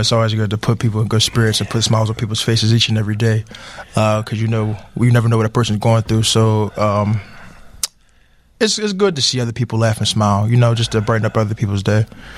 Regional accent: Atlanta, Georgia, United States; now in Pittsburgh, United States; I'm from Atlanta, Georgia.

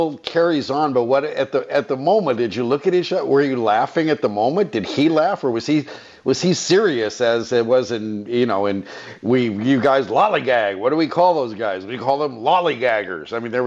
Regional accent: California, United States; born there; I'm a Valley guy. I was born in the San Fernando Valley.

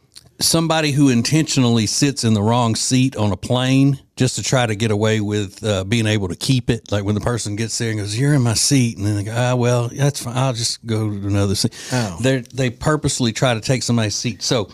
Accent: Louisiana, United States; A story out of my home state of Louisiana.

